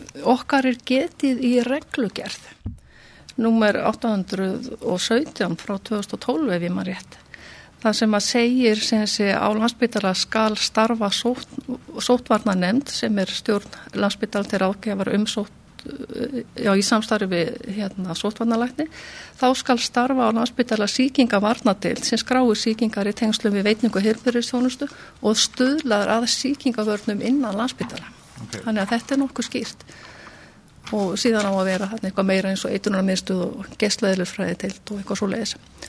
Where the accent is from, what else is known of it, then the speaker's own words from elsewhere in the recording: Reykjavík, Capital Region, Iceland; ég sem sé fættu uppalinn í Reykjavík. Og við búið í Reykjavík mest allan minn feril, allt mitt líf, nema eitt ár sem ég var á Selfossi